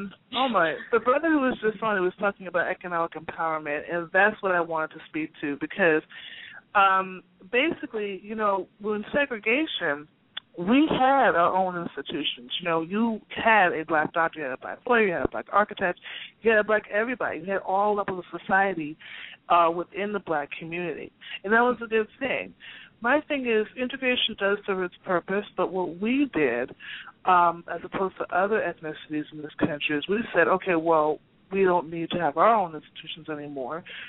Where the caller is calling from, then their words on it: Washington, District of Columbia, United States; from D.C.